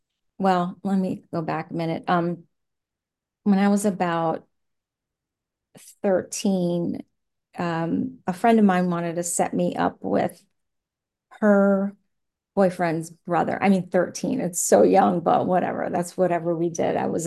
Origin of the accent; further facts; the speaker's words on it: New York, United States; now in Nashville, United States; I'm actually from New York, but I have lived in Nashville for 26 years now.